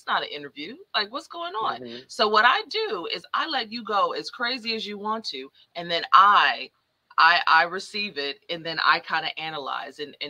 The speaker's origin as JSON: {"language": "English", "town": "Detroit", "region": "Michigan", "country": "United States", "said": "I'm from Detroit."}